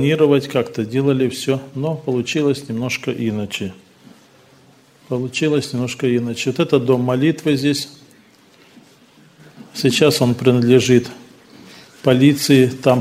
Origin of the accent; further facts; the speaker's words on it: Luhansk, Luhansk Oblast, Ukraine; все знают, что я из Луганска.